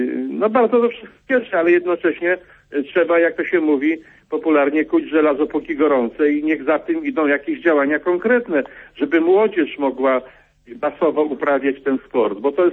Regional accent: Łowicz, Łódź Voivodeship, Poland; also born or lived in Warsaw; pochodzimy z tych samych stron i mieszkamy w tych samych stronach pod Łowiczem, więc ja tu się z Warszawy przeniosłem 3 lata temu.

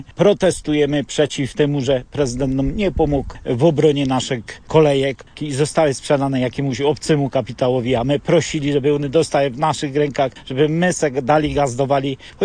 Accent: Lesser Poland, Poland; my górale, bo to nie jest zgodne z naszymi wartościami, z wiarą i z przywiązaniem do rodnej ziemi, do tradycji.

